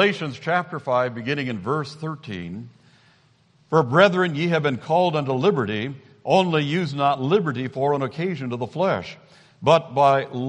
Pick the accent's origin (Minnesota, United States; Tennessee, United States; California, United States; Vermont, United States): Minnesota, United States; Duluth; It just looks like back home. I'm from Duluth, Minnesota. It's the coldest city in the United States